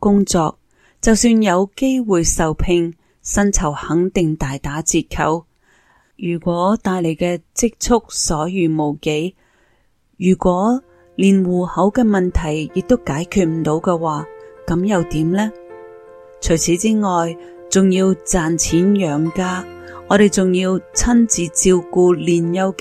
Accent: Hong Kong; 我和我先生都是土生土长的香港人，30多年来在这个熟悉的地方生活

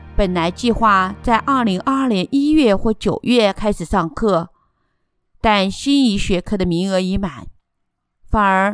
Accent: Hong Kong; 我和先生都是土生土长的香港人，30多年在这个熟悉的地方生活，一切才刚安定下来。

